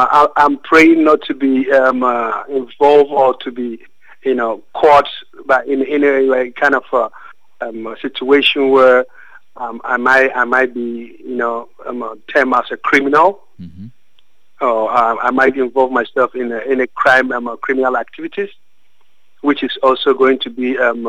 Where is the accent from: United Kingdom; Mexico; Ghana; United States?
Ghana; English is a second language; now in Netherlands; Ghanaian by citizenship. And I was born in Ghana, raised in Ghana, and I'm a Ghanaian.